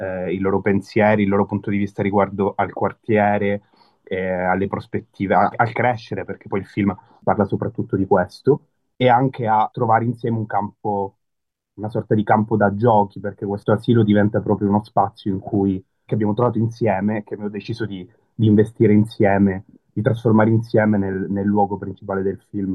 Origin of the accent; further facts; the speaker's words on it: Palermo, Sicily, Italy; Da palermitano per me questo è stato un quartiere che comunque ho conosciuto abbastanza